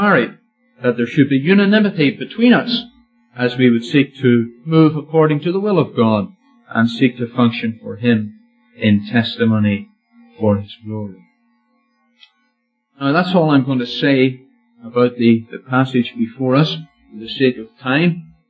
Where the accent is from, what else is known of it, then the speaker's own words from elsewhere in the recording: Northern Ireland, United Kingdom; moved away as an adult; now in Canada; we come from Northern Ireland. And it was some 5.5 years ago now that we made our move from Northern Ireland and came to Canada.